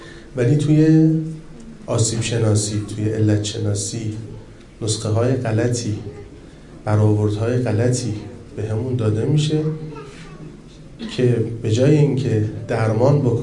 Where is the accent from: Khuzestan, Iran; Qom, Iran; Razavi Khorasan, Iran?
Razavi Khorasan, Iran; Mashhad; آقا ما مشهدی هستیم